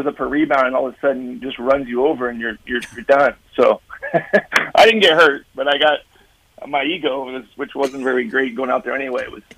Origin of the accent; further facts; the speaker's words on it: California, United States; But growing up in the Bay Area, you know, basketball's pretty good here, but it's not the hotbed.